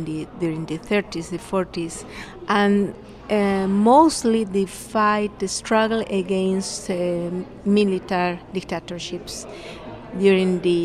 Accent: Bolivia; I come from Bolivia, and I work in the Solon Foundation.

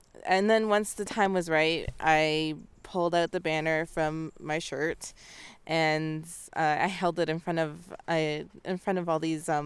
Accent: Aamjiwnaang, Ontario, Canada; They want to repeat the same mistake in my hometown, or my reserve of Amjanung

